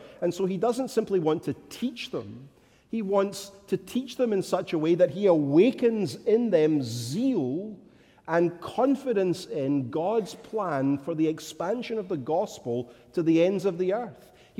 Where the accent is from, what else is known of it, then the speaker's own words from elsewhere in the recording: Scotland, United Kingdom; but as a Scotsman, I am natively pessimistic.